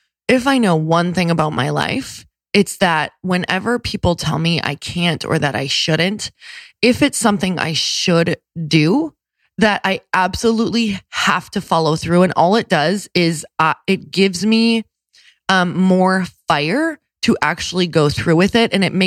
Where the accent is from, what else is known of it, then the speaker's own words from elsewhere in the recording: Midwest, United States; I'm from the Midwest